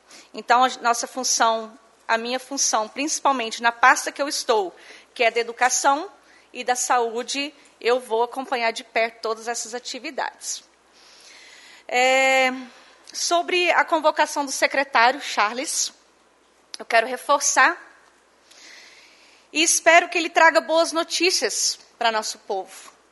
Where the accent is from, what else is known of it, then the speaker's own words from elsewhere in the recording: São João de Garrafão, Espírito Santo, Brazil; Eu sou lá de São João de Garrafão